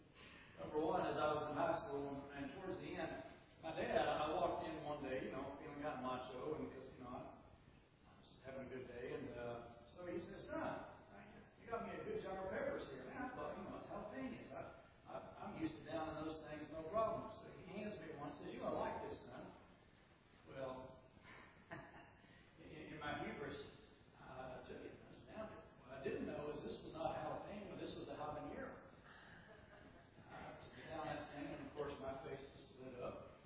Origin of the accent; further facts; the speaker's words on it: Texas, United States; When I was young, you know, growing up down south, especially in Texas